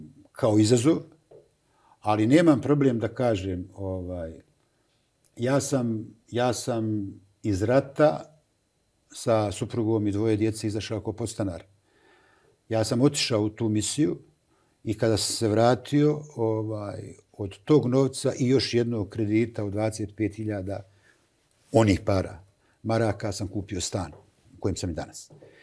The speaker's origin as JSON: {"language": "Bosnian", "town": "Sarajevo", "region": "Federation of Bosnia and Herzegovina", "country": "Bosnia & Herzegovina", "said": "Međutim, ja sam Sarajlija i ja sam sa dijela grada s Čaršije."}